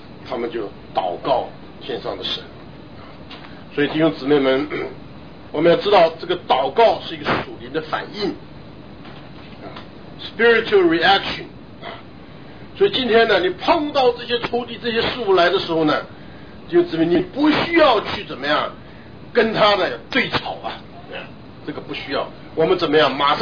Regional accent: China; 我们中国人常常有一句话叫做一个巴掌拍不响

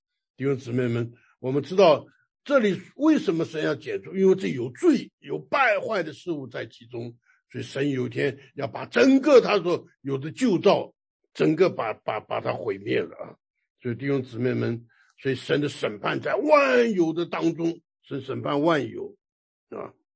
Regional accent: China; 哎呀，很讲究情感，尤其我们中国人呢，对不对？

